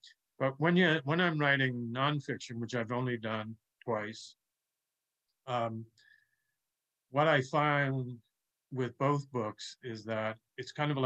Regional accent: Newfoundland and Labrador, Canada; we'd only drive a couple of miles in the same town that I grew up in Newfoundland.

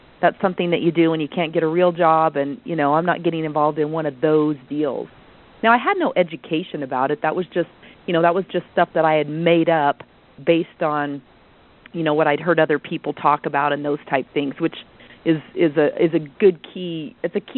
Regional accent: Durango, Colorado, United States; moved away as an adult; I'm originally from Durango, Colorado. Raised there and had a great life there, but like many, wanted to get out of the small-town environment

